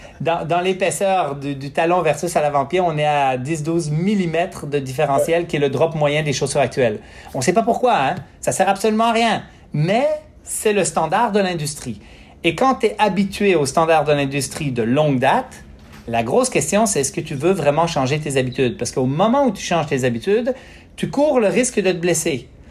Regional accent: Quebec, Canada; Moi, j'ai grandi au Lac-Saint-Jean sur une ferme.

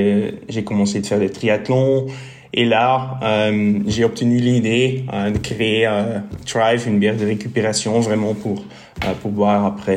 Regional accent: Bruges, Flanders, Belgium; French is a second language; parce que je suis flamand, alors mon français ne sera pas... parfait du tout.

